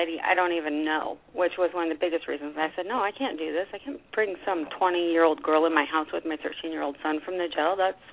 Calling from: Alaska, United States

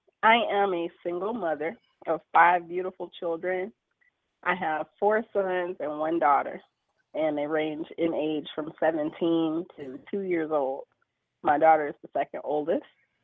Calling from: Hamtramck, Michigan, United States; And I'm calling from Hamtramck, Michigan, which is just outside of Detroit.

